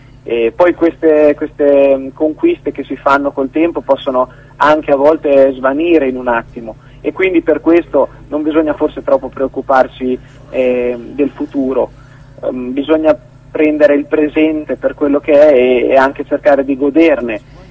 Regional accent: Pesaro, Marche, Italy; perché io sono di Pesaro, quindi abbiamo un rinomato conservatorio qui nella città

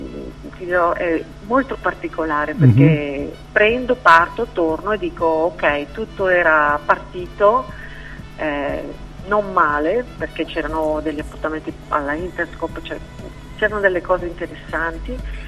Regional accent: Lombardy, Italy; andavo ad un fiume che c'è vicino al mio paese natale, in provincia di Brescia.

